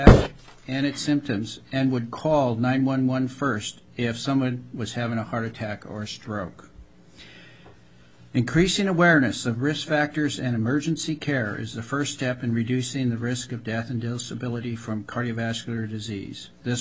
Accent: Wrangell, Alaska, United States; now in Juneau, United States; I am a family physician born and raised in Wrangell, Alaska. I currently practice in Juneau

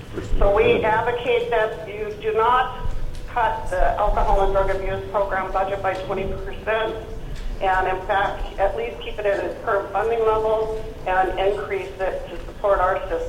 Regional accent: Dillingham, Alaska, United States; I was born and raised in Dillingham and have been a resident of the Bristol Bay region all of my life, which is 42 years.

